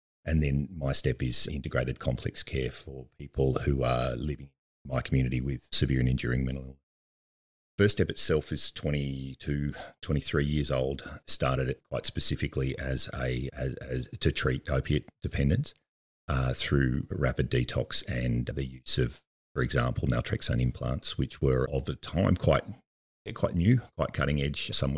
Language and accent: English; New South Wales, Australia; also born or lived in Canberra; now in Melbourne, Australia; So I was born and raised in the Western Plains in New South Wales. I grew up in Canberra and studied in Canberra my undergraduate nursing after a few years in the hotel trade